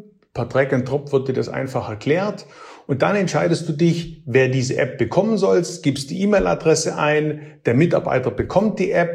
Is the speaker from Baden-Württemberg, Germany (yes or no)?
yes; Baden-Württemberg, Germany; accent: Swabian; ich bin 46 Jahre, man hört es ein bisschen, ich bin Schwabe durch und durch, also so schaffe Häuslebauer, bin und wohne in Ravensburg